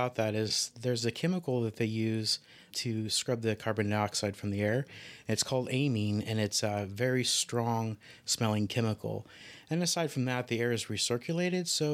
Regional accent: Vincennes, Indiana, United States; No, actually, I come from Indiana, down in the southern part, in a little town called Vincennes.

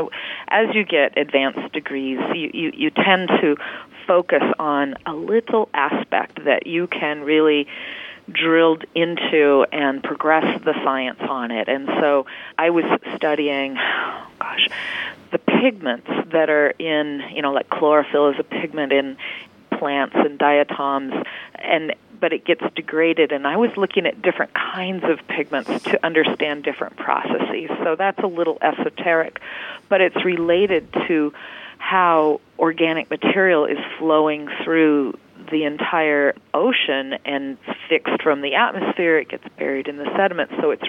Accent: Pacific Northwest, United States; I grew up in the Pacific Northwest, always near the water.

